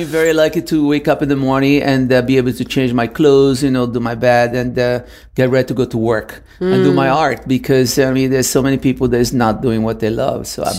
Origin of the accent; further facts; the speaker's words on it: Brazil; me growing up in Brazil where there was chaos everywhere.